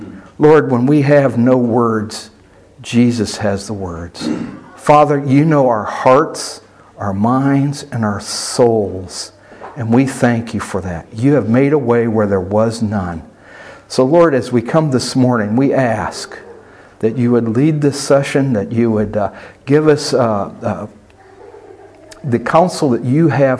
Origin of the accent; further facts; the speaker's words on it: Oklahoma, United States; I'm from Oklahoma, so persimmon trees are just bitter and nasty and ucky, right?